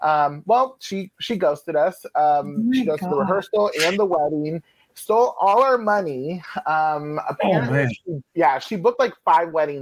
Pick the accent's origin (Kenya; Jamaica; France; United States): United States; California; Like, I grew up in the Bay, and so, you know, I grew up with, like, the 49ers.